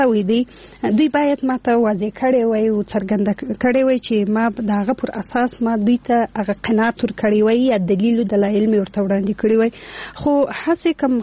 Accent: Afghanistan; زه افغان یم

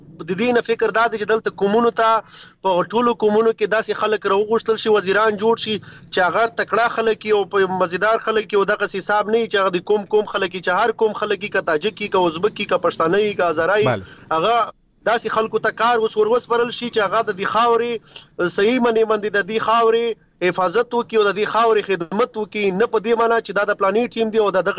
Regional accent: Khyber Pakhtunkhwa, Pakistan; نه، موږ مستقل د جنوبي وزیرستان یو کنه.

